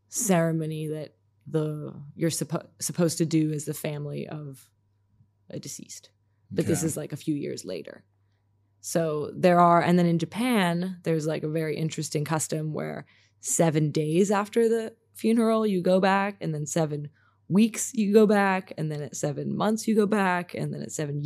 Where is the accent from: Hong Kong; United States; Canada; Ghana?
Hong Kong; also born or lived in Singapore; I grew up in Hong Kong and Singapore, for people who don't know.